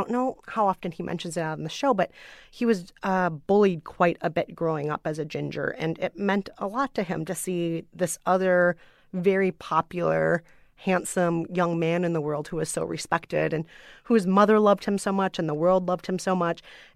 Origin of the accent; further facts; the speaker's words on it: United States; And I am an American woman of color.